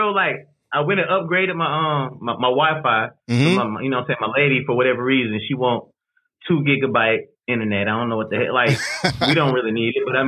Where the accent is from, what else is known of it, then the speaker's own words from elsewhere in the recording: Panama City, Florida, United States; Nah, I'm from Florida, man. Florida boy all day long. Yep.